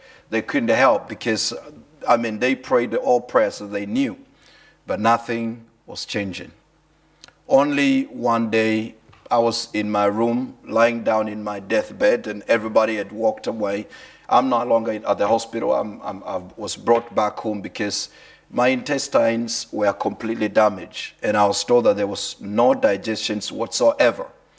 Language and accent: English; Kenya; originally born and raised in Kenya, from a very, very humble and poor background.